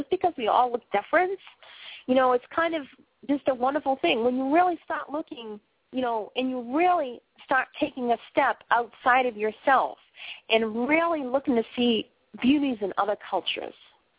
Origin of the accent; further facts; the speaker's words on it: Boston, Massachusetts, United States; hey, listen, okay, I'm from Boston. I talk funny. How much more funny talking can I possibly be? I mean, come on, listen to my accent now.